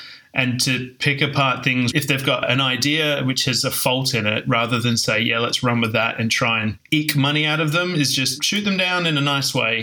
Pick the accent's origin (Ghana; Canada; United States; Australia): Australia; Darwin, Northern Territory; moved away as an adult; now in London, United Kingdom; I'm originally from Australia, in a tiny little town called Darwin, which has about 120,000 people in it. I spent the first 27 years of my life hanging out there before I shipped off, went around the world, checked out a few places, and ended up landing in London.